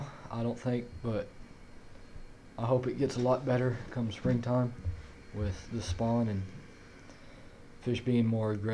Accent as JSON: {"language": "English", "town": "San Angelo", "region": "Texas", "country": "United States", "said": "I'm from San Angelo, Texas."}